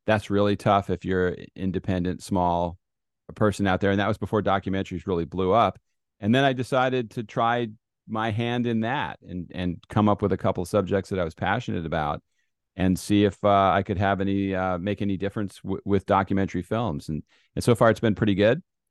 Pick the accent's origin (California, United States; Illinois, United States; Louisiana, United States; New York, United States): California, United States; Los Angeles; I grew up in Los Angeles for a lot of my life.